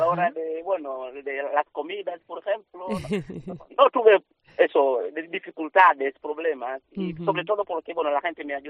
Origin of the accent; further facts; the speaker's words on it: Tanzania; Spanish is a second language; moved away as an adult; now in Santiago; Yo soy de Tanzania, un país del este de África, ¿no? De sur de Tanzania.